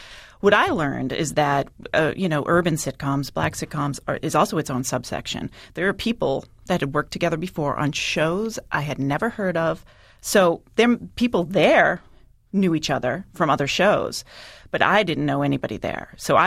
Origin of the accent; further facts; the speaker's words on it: Boston, Massachusetts, United States; Well, being an Irish Catholic girl from Boston, I was sort of like, "Huh, doesn't that make me inherently racist in a way?"